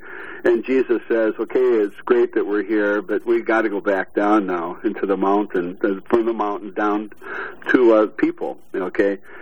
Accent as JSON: {"language": "English", "town": "Waverly", "region": "Iowa", "country": "United States", "tie": "born or raised there", "said": "I started out, of course, growing up in the Midwest. I was really pretty blessed to grow up in Iowa, of all places, a town called Waverly."}